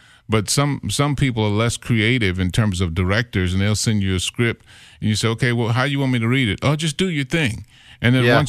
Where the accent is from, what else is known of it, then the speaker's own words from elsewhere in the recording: Kentucky, United States; When I first started, it was AOR, you know, in Kentucky, my hometown.